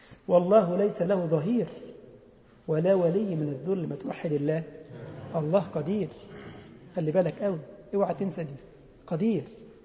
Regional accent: Egypt; والله يا جماعة كان عندنا في مصر

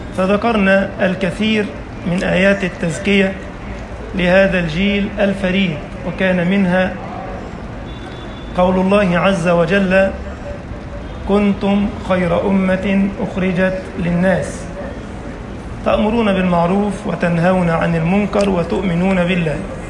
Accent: Egypt

